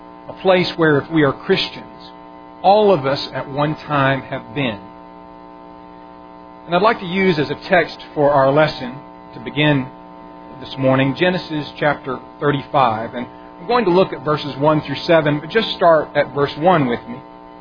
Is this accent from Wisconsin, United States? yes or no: no; Colorado, United States; And we took several camping trips when I was growing up in Colorado, up into the high country in Colorado.